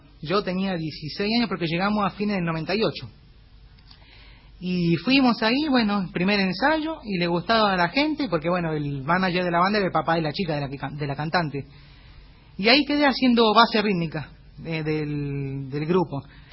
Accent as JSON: {"language": "Spanish", "town": "Cosquín", "region": "Córdoba", "country": "Argentina", "tie": "born or raised there", "also_born_or_lived": "San Justo", "said": "nos tenemos que ir a vivir a Cosquín un día. Así que bueno, nací yo en San Justo, ahí cerquita a Morón. Y bueno, nos fuimos para allá."}